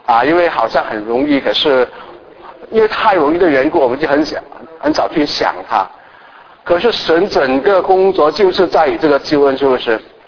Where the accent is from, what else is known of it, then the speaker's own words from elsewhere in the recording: Malaysia; 就是我小的时候我是从马来西亚来的